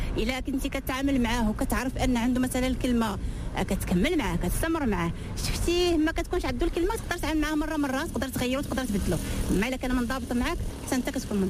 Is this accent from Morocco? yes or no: yes; Morocco; انا مغربيه ضروري اللباس التقليدي